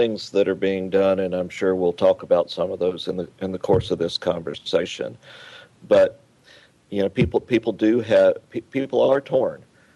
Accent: Georgia, United States; I remember I grew up outside Atlanta, and I remember Bobby, who stood outside the little barbecue joint and shoe store

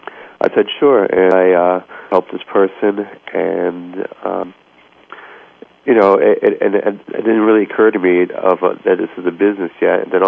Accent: New York, United States; I was born in New York, lived here all my life, so.

